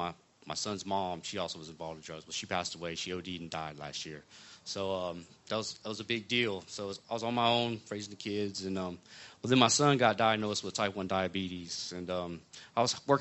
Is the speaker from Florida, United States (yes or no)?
yes; Pensacola, Florida, United States; I'm from the Pensacola area.